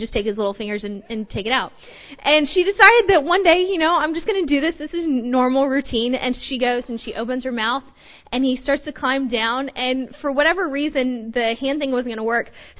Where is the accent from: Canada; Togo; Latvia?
Togo; now in United States; Growing up in Togo for me was a great opportunity, and we had a lot of fun.